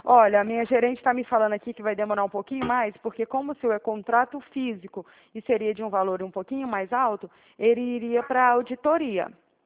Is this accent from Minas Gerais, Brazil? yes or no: yes; Uberaba, Minas Gerais, Brazil; now in São Paulo, Brazil; eu sou de Uberaba, Minas, e Uberaba, o DDD é 34, onde que eu tô te ligando é DDD 16, que é aqui onde que eu tô trabalhando agora em São Paulo